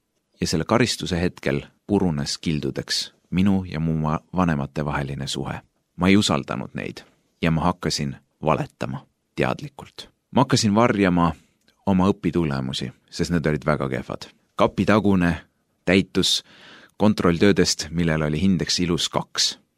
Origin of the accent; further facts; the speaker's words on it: Rakvere, Lääne-Viru County, Estonia; born there; now in Tartu, Estonia; Kui ma sain 11-aastaseks, siis läks mu elu keeruliseks. Majanduslikel ja praktilisel põhjustel pidi meie perekond ümber kolima Tartusse, mis asub 120 kilomeetrit eemal minu sünnilinnast, Rakverest.